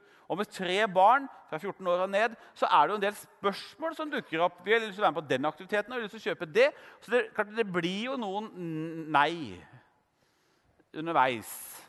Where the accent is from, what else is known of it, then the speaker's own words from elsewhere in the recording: Brumunddal, Innlandet, Norway; jeg vokste jo opp i Brumunddal utenfor Hamar